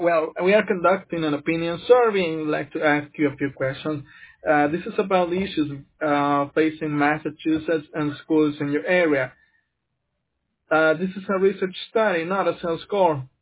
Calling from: El Salvador; I'm calling from El Salvador.

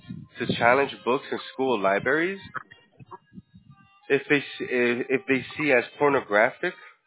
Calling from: Florida, United States; I'm calling from Florida, sir. We're located in Florida.

